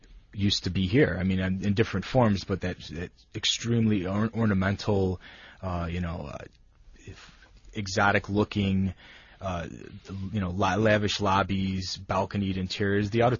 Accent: Syracuse, New York, United States; Some of the other cities don't like to bring up Syracuse again because I love my hometown. But, yeah, I grew up in downtown.

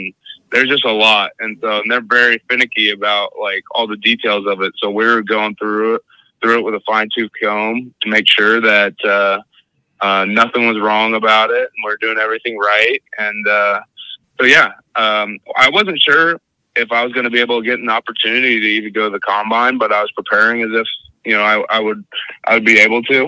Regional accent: Canada; I was like, yeah, you know I'm Canadian, right? He's like, wait, you're Canadian? What? I'm like, yeah, I'm Canadian.

